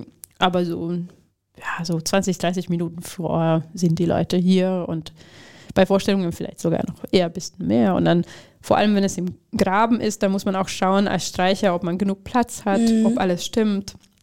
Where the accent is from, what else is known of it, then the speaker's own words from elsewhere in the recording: Hungary; German is a second language; Ich komme aus Ungarn